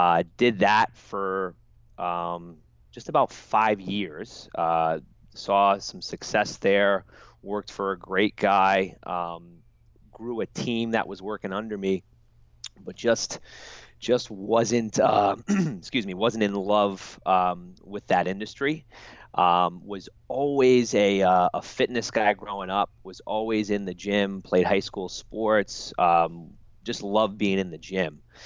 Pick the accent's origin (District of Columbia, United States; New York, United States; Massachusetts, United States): New York, United States; Mount Pleasant; Born and raised in New York, Mount Pleasant, New York, which is a community in Westchester County.